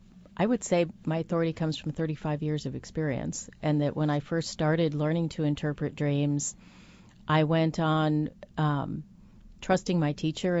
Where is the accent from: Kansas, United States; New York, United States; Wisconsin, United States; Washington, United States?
New York, United States; I have relatives who live in New York. I grew up in New York.